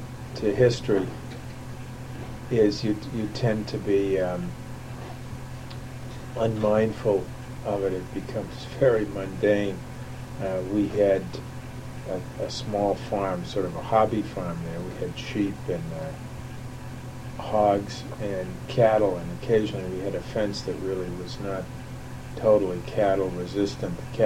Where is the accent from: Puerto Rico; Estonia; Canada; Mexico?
Canada; Montreal, Quebec; also born or lived in Switzerland; I was born in Switzerland and grew up my early years in elementary school outside of Montreal